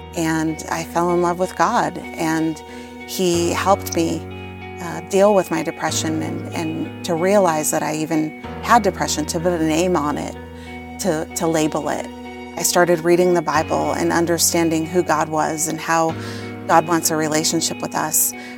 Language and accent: English; Buffalo, New York, United States; I grew up in Buffalo, New York.